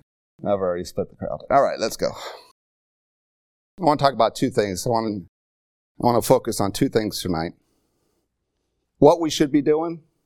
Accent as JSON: {"language": "English", "region": "California", "country": "United States", "said": "Number one, I am from California. Okay. I couldn't help that."}